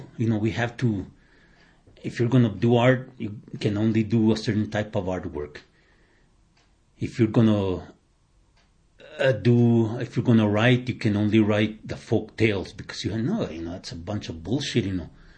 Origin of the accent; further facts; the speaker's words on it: United States; I'd like to be able to go to the Middle East, but I can't because I'm considered an American there.